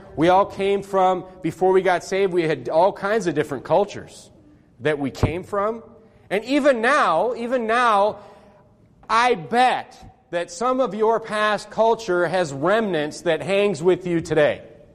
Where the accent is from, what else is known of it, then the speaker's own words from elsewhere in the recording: North Dakota, United States; Look, I'm from North Dakota. There's no gangs there.